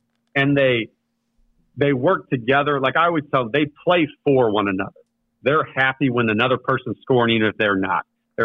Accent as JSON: {"language": "English", "town": "Belleville", "region": "Illinois", "country": "United States", "said": "I'm from Belleville. I actually attended Belleville East High School."}